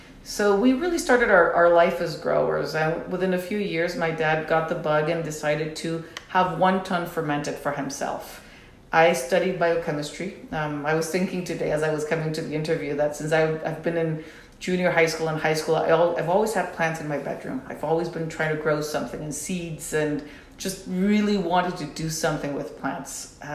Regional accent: Mexico; now in United States; I'm originally from Mexico. My dad came, we came on a fantastic vacation in the late 70s to the Bay Area

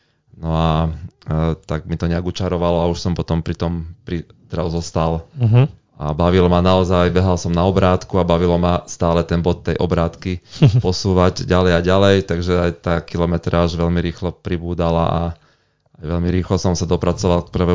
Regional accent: Banská Bystrica Region, Slovakia; Tak ale pochádzam z Hore Hronia, tak sa tam veľmi rád vraciam.

